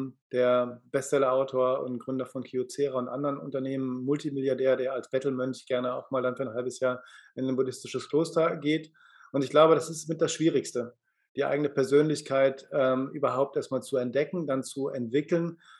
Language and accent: German; Cologne, North Rhine-Westphalia, Germany; ich bin Kölner, ich muss genetisch reden.